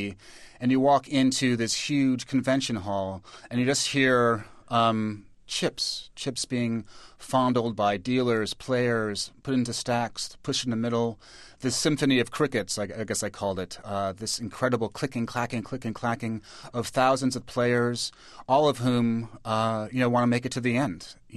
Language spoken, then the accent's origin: English; New York, United States; born or raised there